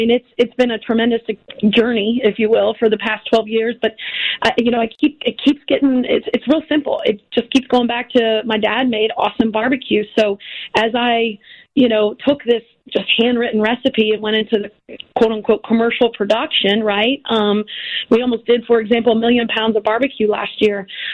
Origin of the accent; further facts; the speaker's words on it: Virginia, United States; moved away as an adult; now in Chicago, United States; I started 12 years ago, being born and raised in Virginia, moved to Chicago 20 years ago